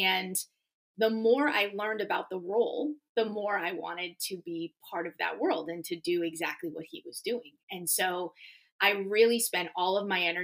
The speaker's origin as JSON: {"language": "English", "region": "Massachusetts", "country": "United States", "tie": "born or raised there", "said": "You know, I grew up in Western Mass. I was a pretty studious kid."}